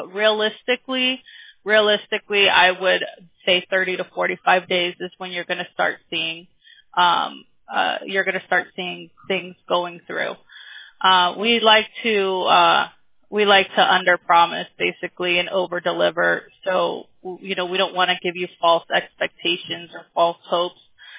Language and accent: English; Upland, California, United States; also born or lived in Pomona; So I'm from Upland. I was in Pomona, then in Upland.